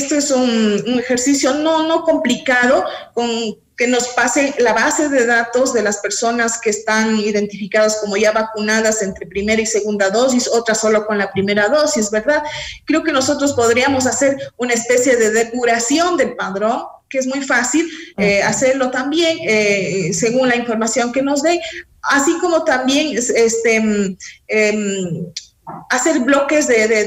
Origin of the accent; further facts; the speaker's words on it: Ecuador; Todos somos ecuatorianos y todos sentimos esa necesidad